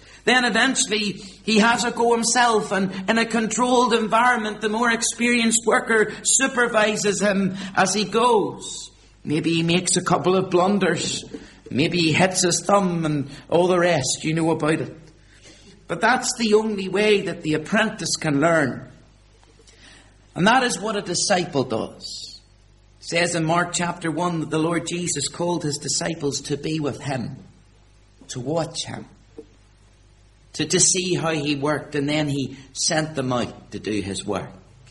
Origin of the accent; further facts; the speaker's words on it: Belfast, Northern Ireland, United Kingdom; I was brought up in East Belfast